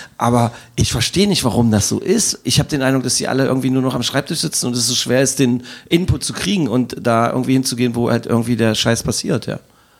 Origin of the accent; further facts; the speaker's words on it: Magdeburg, Saxony-Anhalt, Germany; Ich frage mal, als Magdeburger Junge